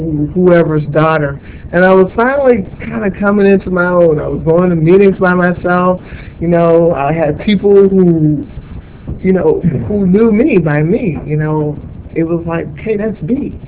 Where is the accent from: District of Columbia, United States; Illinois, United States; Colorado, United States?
District of Columbia, United States; Washington; moved away as an adult; now in Canyon Country, United States; I live in Canyon Country, and I'm from Washington, D.C.